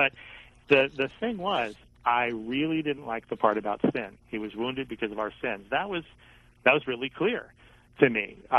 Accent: California, United States; also born or lived in Long Island, New York; Well, although I was born on the East Coast, my parents were living on Long Island at the time that I was born. Somehow I escaped having a Long Island accent because my parents moved to California when I was seven, and so I was primarily raised in Orange County, California.

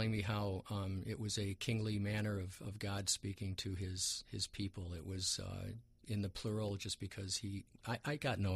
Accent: United States; I was raised here in America. I read Hebrew only for my bar mitzvah

